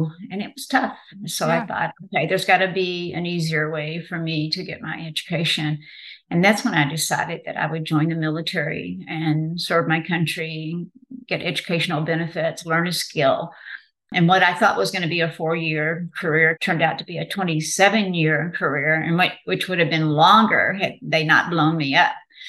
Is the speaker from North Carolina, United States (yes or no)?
no; Texas, United States; And I'm proud that I'm from Texas, but Texas is different.